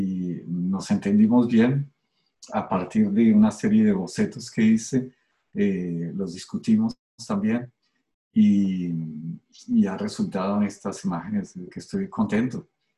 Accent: Colombia; moved away as an adult; now in Canada; lo que hacía en Colombia, de donde vengo y donde trabajaba para diarios y revistas.

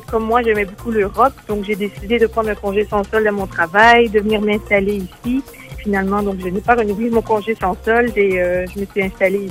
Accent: Montreal, Quebec, Canada; moved away as an adult; now in Belgium; j'ai 37 ans, je suis originaire de Montréal et j'habite en Belgique depuis 5 ans et demi.

